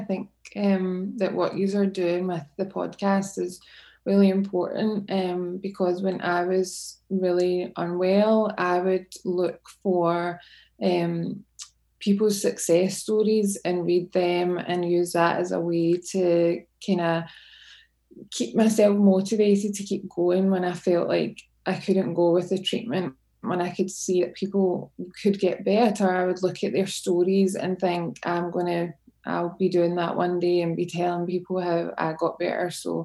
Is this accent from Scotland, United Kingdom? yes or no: yes; Scotland, United Kingdom; So for me, I grew up in Scotland, which is obviously a lovely country. There's a lot of countryside.